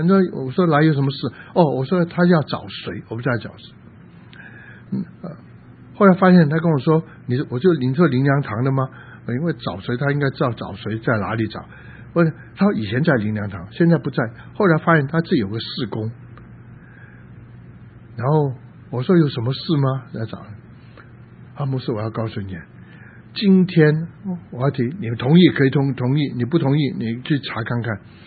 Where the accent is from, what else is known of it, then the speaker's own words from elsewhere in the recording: China; 节期我绝对不反对，就像我们中国人过农历年，过个这庆祝啊。